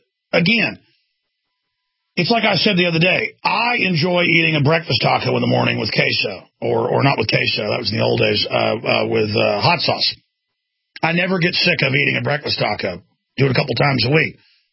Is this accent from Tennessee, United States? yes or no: no; Texas, United States; growing up in Texas, I mean, you could drive 2 hours, especially back then, without ever seeing a gas station.